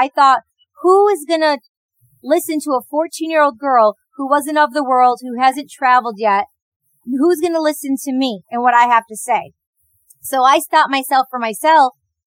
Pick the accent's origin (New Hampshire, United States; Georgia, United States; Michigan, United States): Michigan, United States; Detroit; So as a teenager growing up in Detroit, Michigan, the suburbs